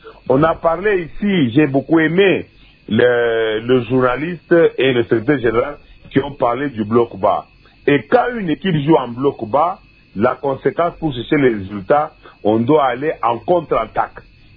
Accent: DR Congo; Il est vrai qu'on est Congolais

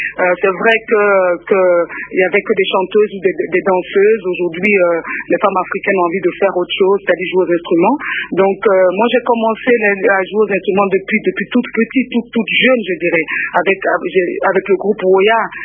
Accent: Abidjan, Côte d’Ivoire; now in Belgium; c'est grâce à Marie Dolne si on veut voir que j'ai quitté Abidjan pour venir en Belgique

